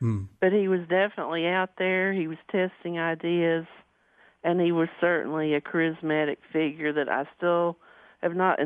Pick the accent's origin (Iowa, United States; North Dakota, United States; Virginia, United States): Virginia, United States; accent: Southern; now in Ohio, United States; Well, I grew up in Lee County, Virginia, which is in the mountains. It's as far from Northern Virginia, Alexandria area as you can get and still be in Virginia.